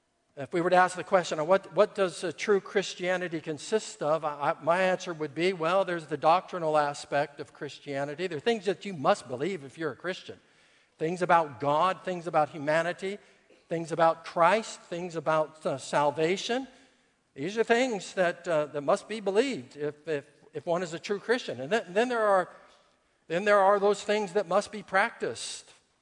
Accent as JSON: {"language": "English", "town": "Los Angeles", "region": "California", "country": "United States", "tie": "born or raised there", "said": "That's right, I was brought up in Los Angeles."}